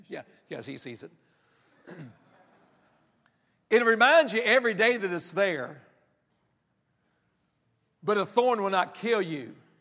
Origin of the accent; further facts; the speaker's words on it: West Virginia, United States; now in Tennessee, United States; I grew up in West Virginia. I live in Tennessee. I guess it's the only place you could move to and not have to learn a new language.